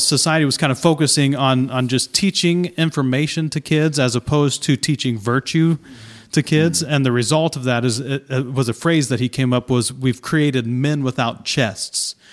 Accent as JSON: {"language": "English", "region": "Ohio", "country": "United States", "tie": "born or raised there", "said": "where I grew up in Ohio, you know, there's an opioid epidemic"}